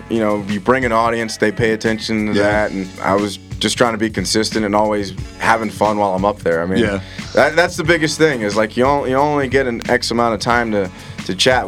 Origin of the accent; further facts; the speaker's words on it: Los Angeles, California, United States; Yes, I'm from Los Angeles, but they say home is where the heart is.